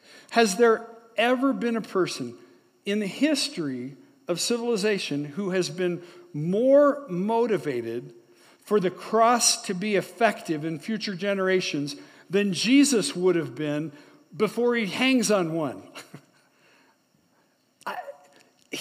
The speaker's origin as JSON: {"language": "English", "town": "Tucson", "region": "Arizona", "country": "United States", "tie": "born there", "said": "I led a congregation in the Tucson area. I was born in Tucson."}